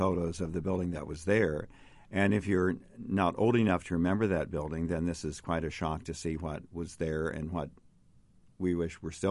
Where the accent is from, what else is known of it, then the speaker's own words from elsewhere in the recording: Portland, Indiana, United States; I can't remember if it was in Indianapolis or it was in my hometown of Portland up in Jay County